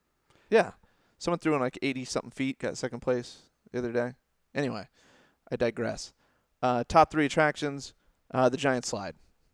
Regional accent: Ames, Iowa, United States; I think my wife grew up the same way. We grew up in the same town. We're both from Ames

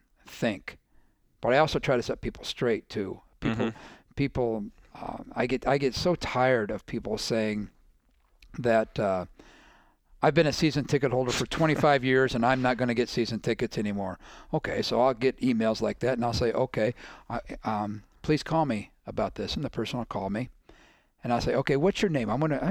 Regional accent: Iowa, United States; Rick's from Fort Dodge, but I was born on the East Side, East High School, baby.

